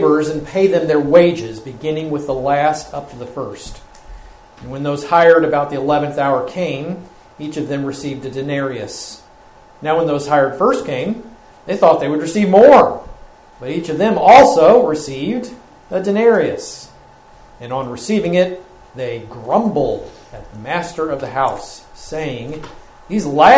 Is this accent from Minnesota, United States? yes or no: no; Cincinnati, Ohio, United States; My hometown team is a part of that today in football. If the Bengals beat the Chiefs have to stay home in Kansas City.